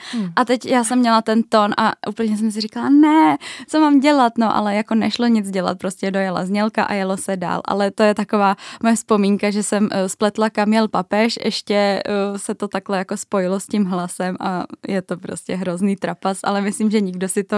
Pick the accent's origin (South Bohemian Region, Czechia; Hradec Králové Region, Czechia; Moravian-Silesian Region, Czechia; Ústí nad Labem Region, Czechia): Ústí nad Labem Region, Czechia; Klášterec nad Ohří; now in Brno, Czechia; já pocházím ze severozápadních Čech, z Klášterce nad Ohří a tam samozřejmě máme nějaké noviny